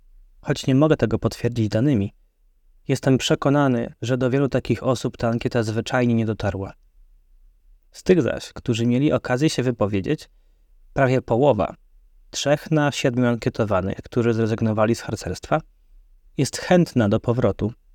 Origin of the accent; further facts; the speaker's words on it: Szczecin, West Pomeranian Voivodeship, Poland; moved away as an adult; now in Poznań, Poland; Pochodzę ze Szczecina, gdzie od 2016 roku prowadziłem gromadę zuchów. W 2019 roku napisałem maturę i zdecydowałem się na wyjazd do Poznania, by studiować architekturę na Politechnice Poznańskiej.